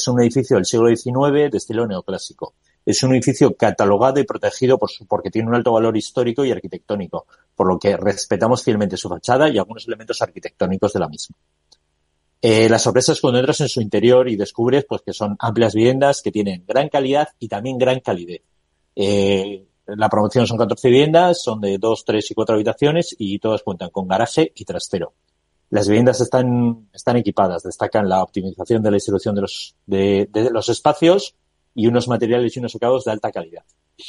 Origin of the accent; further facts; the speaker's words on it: Bilbao, Basque Country, Spain; a pesar de que soy de Bilbao, soy un gran enamorado de la ciudad.